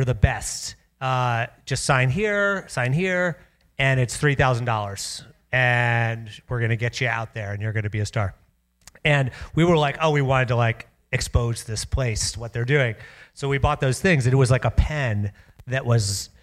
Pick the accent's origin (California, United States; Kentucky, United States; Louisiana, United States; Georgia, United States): Kentucky, United States; Louisville; I grew up in Louisville, Kentucky.